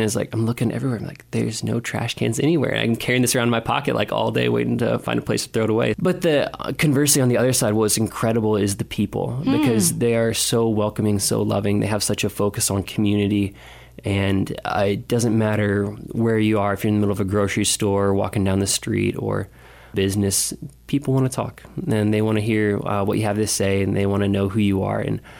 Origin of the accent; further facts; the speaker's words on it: Iowa, United States; even growing up in Iowa, you look at just the amount of food that's actually produced in the Midwest.